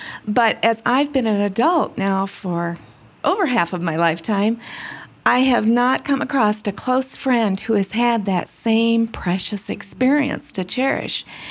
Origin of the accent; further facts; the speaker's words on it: Aurora, Colorado, United States; from Aurora, Colorado.